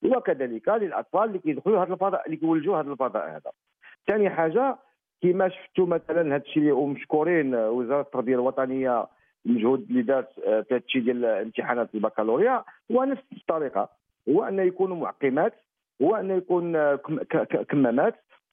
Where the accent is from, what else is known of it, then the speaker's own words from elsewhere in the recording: Morocco; لان حنا مغاربه حنا كوالدي حنا كمربين ما كناش نهائيا كنعطيو الطفل يبقى امام التلفازه